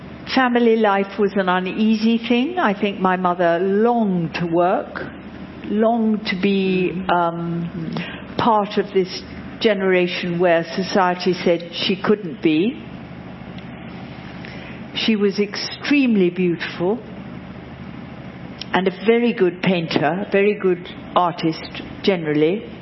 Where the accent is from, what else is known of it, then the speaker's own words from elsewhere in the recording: England, United Kingdom; born there; Well, I was born in the Second World War. My father, having begat me, had disappeared to India with his regiment, and he didn't reappear till I was nearly four, like a lot of people of my age in England.